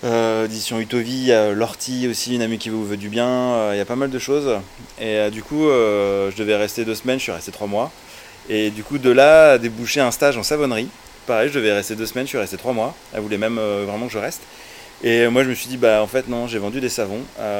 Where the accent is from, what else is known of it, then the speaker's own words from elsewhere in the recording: Orléans, Centre-Val de Loire, France; je suis d'Orléans, mais personne n'est parfait. Du coup, j'ai migré ici il y a une quinzaine d'années. Je me sentais plus chez moi en fait. J'ai fait Orléans, Blois, et donc Blois pour les études en métallerie et ferronnerie.